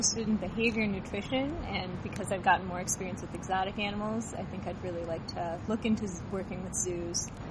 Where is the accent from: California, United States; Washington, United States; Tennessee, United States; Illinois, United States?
Illinois, United States; Rockford; I'm from Rockford, Illinois